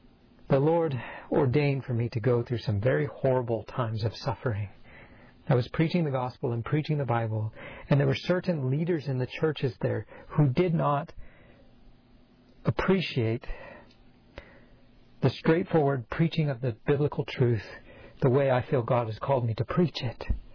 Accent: Colorado, United States; I grew up in Colorado where we don't have cardinals.

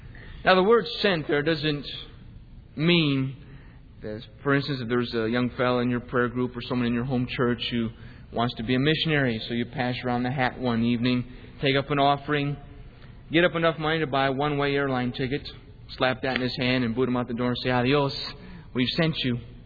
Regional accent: Detroit, Michigan, United States; Now, I come from Detroit, and if you see a car more than 10 years old up there, you're doing pretty good.

